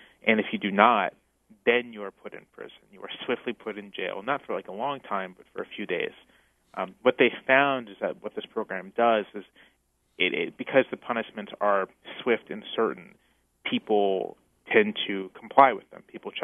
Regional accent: Virginia, United States; my home state of Virginia

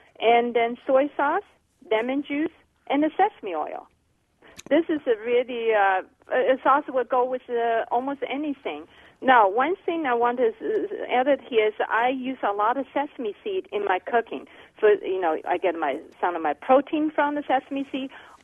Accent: China; When I was growing up in China, the vegetable is all muddy.

